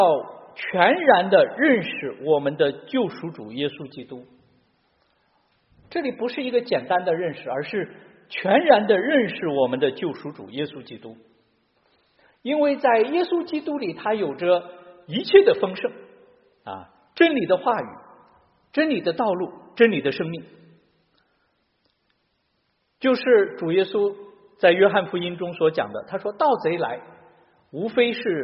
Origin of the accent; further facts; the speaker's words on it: Qinghai, China; 我们小时候在青海经常看到牧人那个带着羊在山上走过一个山到另外一个山